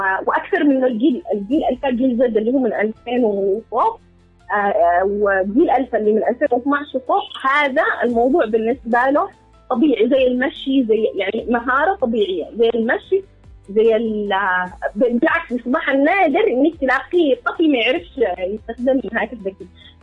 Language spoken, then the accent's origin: Arabic; Yemen; لأنه بالنهاية هو بيجلس عندنا في اليمن بينتهي الموضوع